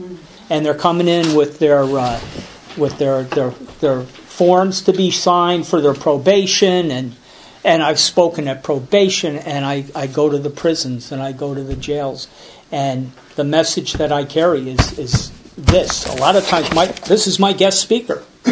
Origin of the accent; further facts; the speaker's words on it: Chatham, New Jersey, United States; I can remember I grew up in Chatham, and when I first came into AA